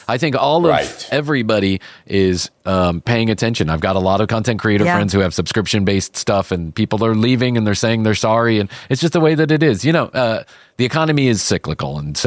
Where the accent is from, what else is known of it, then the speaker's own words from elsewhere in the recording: Chicago, Illinois, United States; even when I grew up in Chicago, we did not go ice fishing.